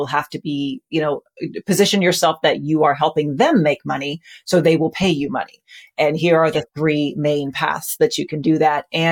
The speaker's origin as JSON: {"language": "English", "region": "Kansas", "country": "United States", "said": "And then when I moved back to my home state of Kansas"}